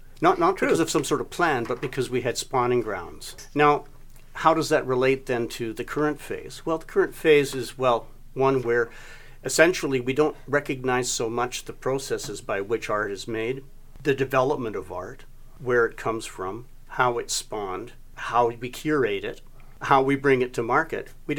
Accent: Fernie, British Columbia, Canada; born there; also born or lived in Vernon / Vancouver / Seattle / Edmonton; I was born in Fernie. So I'd lived in Fernie, Vernon, in the Okanagan, Vancouver, Seattle, Edmonton, and Windsor.

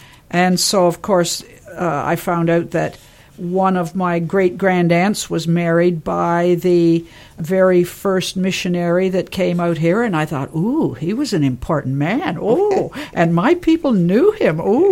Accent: Curtis, Ontario, Canada; I grew up in Curtis, just the other side of Bowmanville, which was part of the old county.

